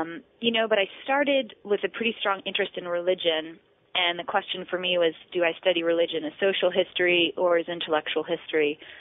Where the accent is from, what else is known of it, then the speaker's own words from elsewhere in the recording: East Coast, United States; I grew up on the East Coast, and I've always been a sort of history buff and a big reader.